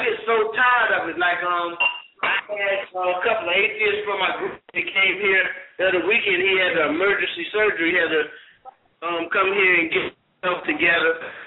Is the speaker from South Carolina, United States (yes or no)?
yes; South Carolina, United States; but I'm from South Carolina, and there's a lot of dumb people here